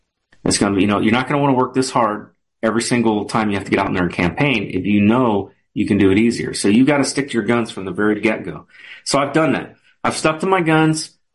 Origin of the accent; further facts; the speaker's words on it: Los Angeles, California, United States; I grew up in Los Angeles, right? So I'm used to meeting movie stars and, you know, famous singers and famous people.